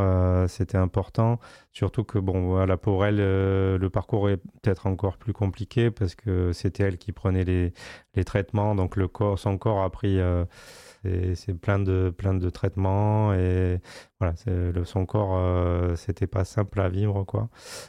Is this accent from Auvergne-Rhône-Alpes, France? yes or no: no; Bergerac, Nouvelle-Aquitaine, France; je suis natif de Bergerac. Et, bon, j'ai un peu bougé dans mon enfance, mais on est revenu en 99 sur Bergerac.